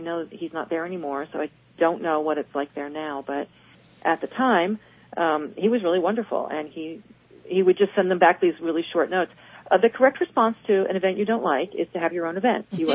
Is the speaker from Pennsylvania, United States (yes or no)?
yes; Philadelphia, Pennsylvania, United States; I grew up in Philadelphia, right? So I know a lot about Quakers.